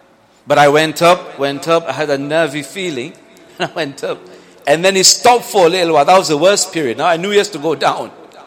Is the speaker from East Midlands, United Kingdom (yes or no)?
yes; Leicester, East Midlands, United Kingdom; And I'm 47, well, now 48. Before, when we were told, when we grew up here in Leicester and Highfields